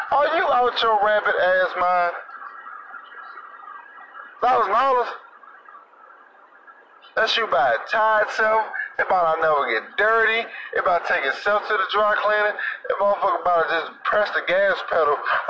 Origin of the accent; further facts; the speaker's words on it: Washington, District of Columbia, United States; I'm from Baltimore. Well, I'm from D.C., but I don't like Redskins, so I fuck with Baltimore.